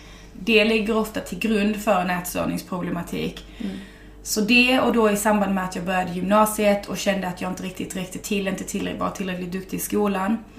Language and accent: Swedish; Skåne, Sweden; Jag är född och uppvuxen i Skåne.